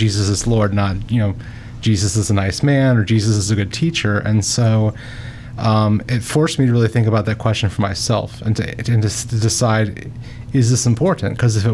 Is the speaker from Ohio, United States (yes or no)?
yes; Mentor, Ohio, United States; So I'm originally from Mentor, Ohio.